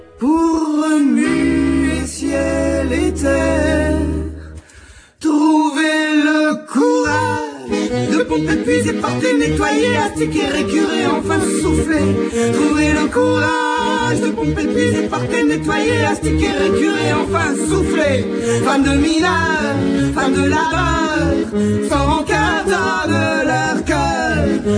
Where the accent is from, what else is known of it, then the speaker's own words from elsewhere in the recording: Valleroy, Grand Est, France; born there; Oui, moi je suis né à Valleroy, oui. Mais pas, c'était d'un milieu agricole